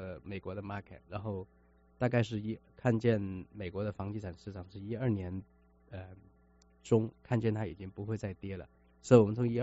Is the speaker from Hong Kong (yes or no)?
yes; Hong Kong; now in Seattle, United States; 我来自香港然后在香港的这个生活做事业的这个经验完全在这边有很多都是用不上